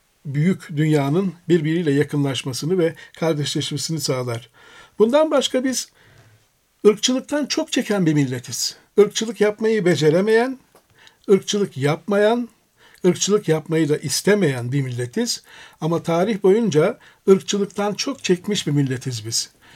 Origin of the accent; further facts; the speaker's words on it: Aegean Region, Turkey; Ben Ege'liyim, Kuzey Ege'de Nevruz demeyiz biz mesela, Mart 9'u deriz. Mart 9'u. Mart 9'unda benim ailem Mübadil, Midilli'den Türkiye'ye geldiler.